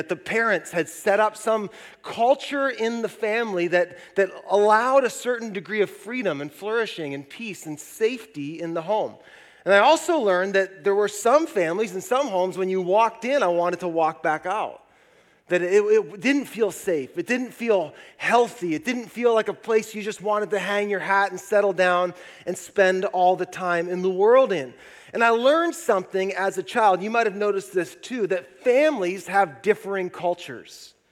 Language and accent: English; Marysville, United States; I took a minute to drive down my old family street where I grew up in Marysville